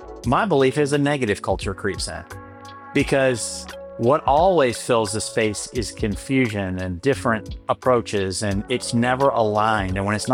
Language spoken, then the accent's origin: English; Florida, United States; I grew up in North Florida and here in the U.S.